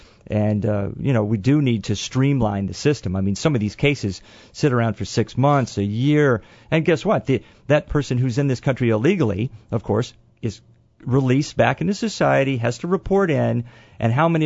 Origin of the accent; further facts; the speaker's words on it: Illinois, United States; Illinois, my home state